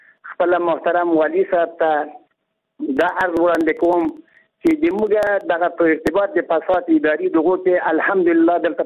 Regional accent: Logar, Afghanistan

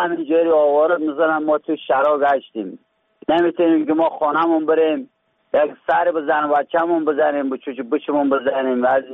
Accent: Faryab, Afghanistan; also born or lived in Iran; ما از ولایت فاریاب هستیم. دو ماه پیش از ایران اومدیم.

